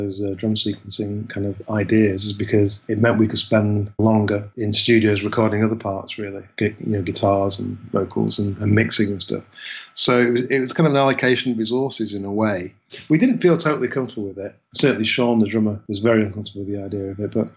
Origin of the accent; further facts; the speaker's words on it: Manchester, North West England, United Kingdom; that person meant a lot to me growing up in Manchester.